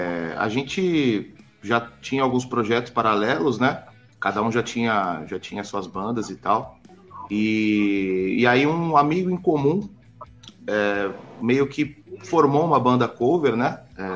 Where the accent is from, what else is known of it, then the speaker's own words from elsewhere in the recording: Santos, São Paulo, Brazil; eu sou vocalista, somos aqui de Santos